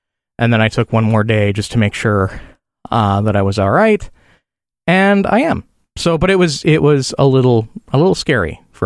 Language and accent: English; Illinois, United States; other states like New York and actually my home state of Illinois.